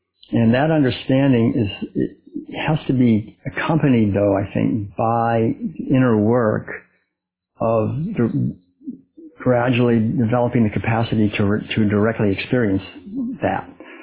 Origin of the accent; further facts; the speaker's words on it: Concord, Massachusetts, United States; I know, like, when I was a kid, I was raised back in Concord, Massachusetts, and we just never locked the door.